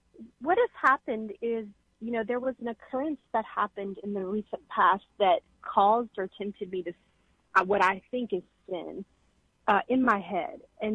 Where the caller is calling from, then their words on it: Arkansas, United States; Arkansas, yes.